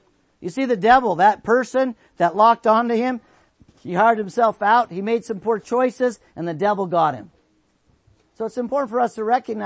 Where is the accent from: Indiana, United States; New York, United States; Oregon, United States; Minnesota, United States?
Oregon, United States; I grew up in Oregon.